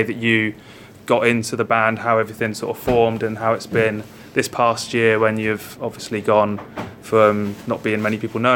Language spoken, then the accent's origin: English; Woodley, South East England, United Kingdom; Because when it comes to like growing up in Woodley myself and going to gigs, has always been in London pretty much.